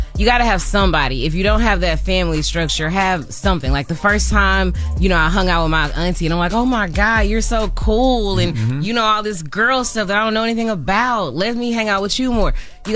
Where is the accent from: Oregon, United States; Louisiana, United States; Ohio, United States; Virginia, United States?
Louisiana, United States; We from Louisiana. I'm from Louisiana.